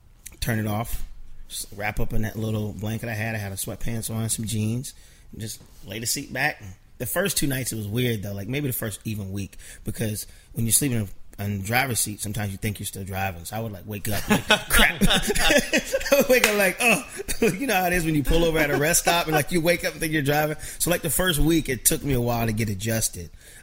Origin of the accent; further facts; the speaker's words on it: Milton, Delaware, United States; No, I grew up in Milton.